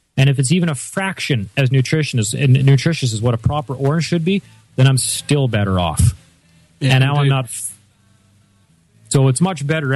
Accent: Canada; I'm from Canada. I can't eat garden vegetables year round.

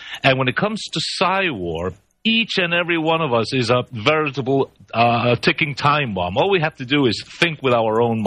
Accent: New York City, New York, United States; first language Spanish; now in Latin America; since I was brought up in the United States, to be precise in New York City, to be even more precise in Queens County, I do speak English the way I speak Spanish.

